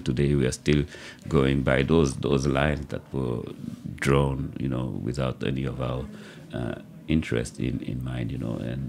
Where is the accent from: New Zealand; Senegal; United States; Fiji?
Senegal; Dakar; for me, who were born and raised in Dakar, to go to my grandparents' land in the south in Casamance, I'd have to go through another country.